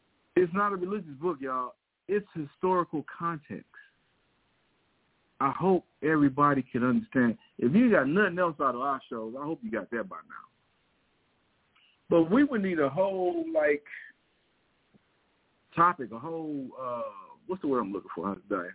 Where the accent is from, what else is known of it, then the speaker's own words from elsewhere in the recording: Missouri, United States; because I grew up in Missouri, on Missouri history